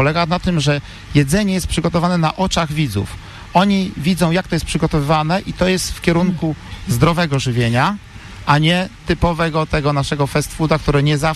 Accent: Kluczbork, Opole Voivodeship, Poland; born there; also born or lived in Wrocław; urodziłem się w Kluczborku, studiowałem we Wrocławiu, w którym chciałem zostać, jednak przyciągnął mnie z powrotem Kluczbork. Moja żona również sprowadziła się tutaj do Kluczborka.

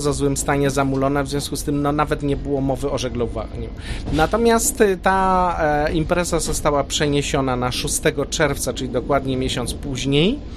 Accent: Opole, Opole Voivodeship, Poland; bo po pierwsze jako Opolanin te miejsca wszystkie, które mijam, są mi sercu bliskie z dzieciństwa i nie tylko.

